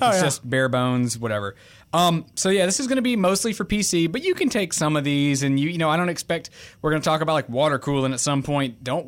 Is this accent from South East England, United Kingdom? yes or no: no; London, United Kingdom; accent: London; I think my French accent is just way better or way more... It was more available at the time to use instead of my, I guess, London accent, English accent.